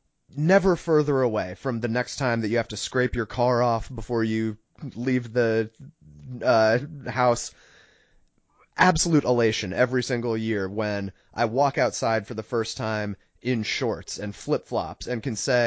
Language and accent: English; New England, United States; But Dom, I grew up in New England. You grew up in Old England.